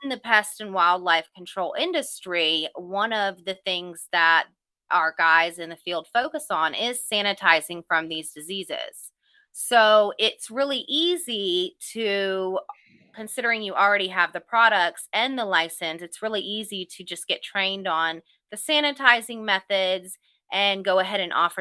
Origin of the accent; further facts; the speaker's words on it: Seoul, South Korea; now in United States; Fun fact would be that I grew up in Korea, Seoul, Korea, and we moved to the States in the 90s.